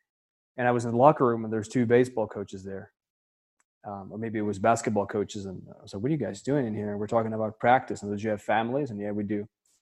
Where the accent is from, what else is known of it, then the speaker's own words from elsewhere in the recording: Finland; because I came from Finland.